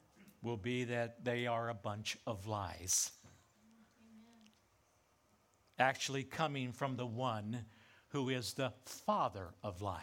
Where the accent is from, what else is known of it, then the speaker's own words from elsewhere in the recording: California, United States; I grew up in Southern California and lived there up through my early adult years.